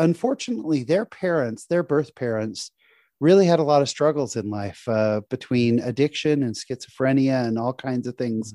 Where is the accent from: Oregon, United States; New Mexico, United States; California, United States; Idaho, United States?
California, United States; San Jose; I was raised in San Jose, California. My wife is also from the Bay Area.